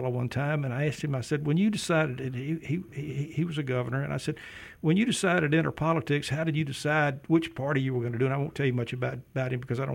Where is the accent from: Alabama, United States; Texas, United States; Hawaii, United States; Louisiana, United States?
Alabama, United States; Robertsdale; now in Spanish Fort, United States; I grew up in Robertsdale, mm-hmm, and so I'm home.